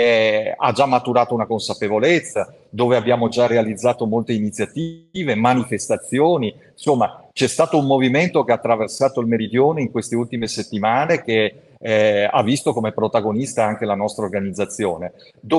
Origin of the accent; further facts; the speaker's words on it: Veneto, Italy; io vengo dal Veneto, non esiste un solo bar dello sport in Veneto in questo momento